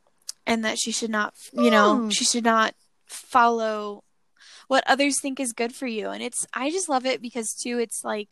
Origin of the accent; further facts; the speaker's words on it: United Kingdom; oh dear, we're British, that can't happen.